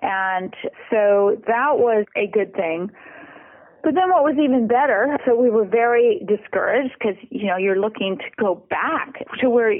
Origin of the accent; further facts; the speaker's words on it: California, United States; because growing up in California, I wasn't familiar with farmers growing rice.